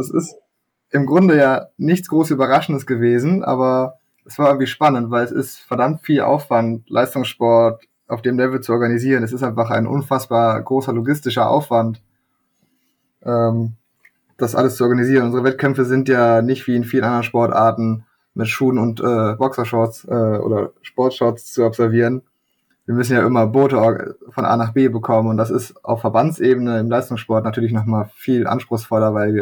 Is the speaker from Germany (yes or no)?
yes; Magdeburg, Saxony-Anhalt, Germany; also born or lived in Leipzig; now in Kiel, Germany; Ich komme ursprünglich aus Mitteldeutschland, einer nicht allzu segelbegeisterten Region, sage ich mal, aus Magdeburg. Bin dann nach Leipzig gewechselt und wohne jetzt mittlerweile seit fast 2 Jahren hier in Kiel